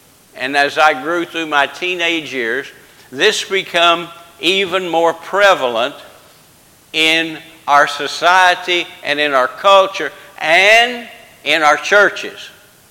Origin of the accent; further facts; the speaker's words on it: Brookport, Illinois, United States; As I was growing up in Brookport, Illinois, which is a thriving metropolitan center of the universe